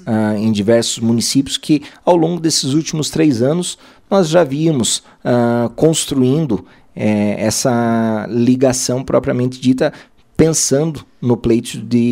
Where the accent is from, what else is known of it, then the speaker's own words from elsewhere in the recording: Campos Novos, Santa Catarina, Brazil; a Amplasc, que é a Campos Novos, que eu represento, é aqui a minha cidade, é onde nasci, cresci, é onde tenho os meus negócios aqui.